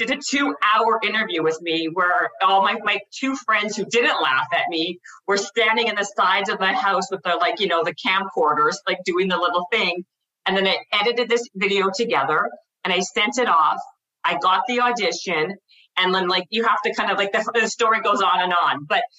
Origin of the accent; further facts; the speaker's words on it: Winnipeg, Manitoba, Canada; I'm from Winnipeg, Manitoba. Oh. Like, super cold, like minus 45, crazy.